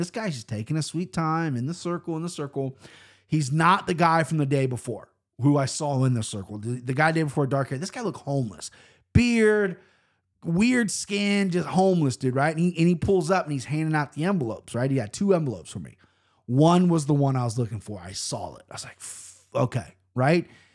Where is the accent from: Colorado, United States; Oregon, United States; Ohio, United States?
Ohio, United States; Cincinnati; first favorite city, Cincinnati, Ohio. Listen, I like my hometown. I love it. I love it here, okay?